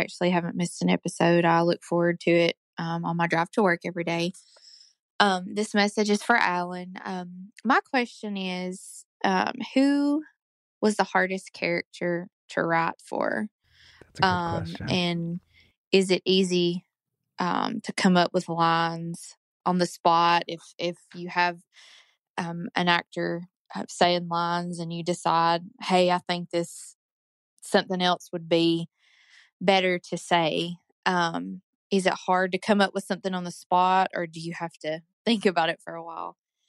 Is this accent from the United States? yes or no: yes; Alabama, United States; I am from Alabama, and I have watched the OC for years